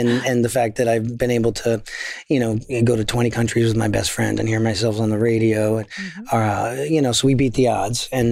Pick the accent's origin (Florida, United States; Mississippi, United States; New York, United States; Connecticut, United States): Connecticut, United States; Milford; So 1976, I grew up in Milford, Connecticut, and I was hitting everything in sight